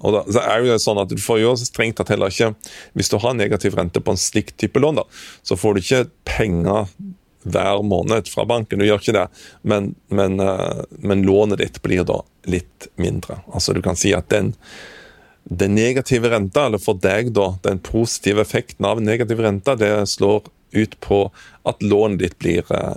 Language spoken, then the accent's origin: Norwegian; Kvassheim, Rogaland, Norway; på min mor og fars gård hjemme på Kvassheim på Jæren.